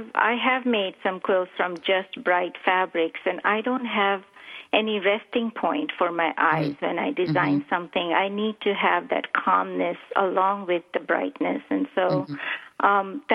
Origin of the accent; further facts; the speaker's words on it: Mumbai, Maharashtra, India; And I grew up in Mumbai, which is really warm city.